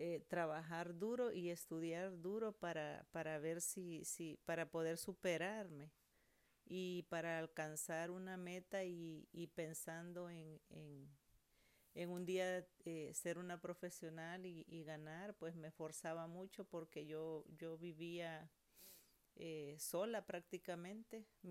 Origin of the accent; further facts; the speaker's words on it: El Salvador; moved away as an adult; now in United States; Ok, yo vengo de El Salvador.